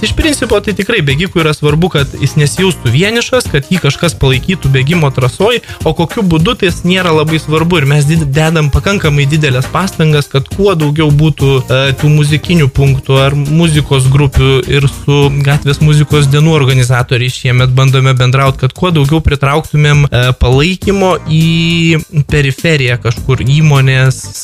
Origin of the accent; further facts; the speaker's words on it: Kaunas, Kaunas County, Lithuania; mes juos organizuojam tik Kaune, nes esam kauniečiai ir mylim šitą miestą